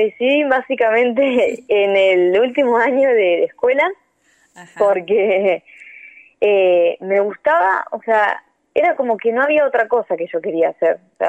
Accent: Bahía Blanca, Buenos Aires Province, Argentina; Sí, de Bahía Blanca.

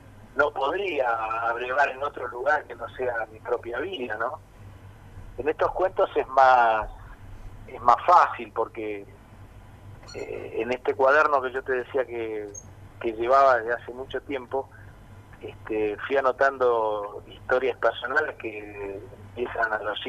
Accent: Paraná, Entre Ríos, Argentina; como todo el mundo sabe, yo soy de Paraná

